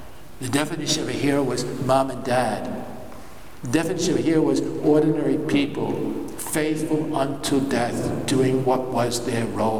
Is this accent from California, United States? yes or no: no; New York, United States; I come from New York, where was I at 9/11 when the towers came down?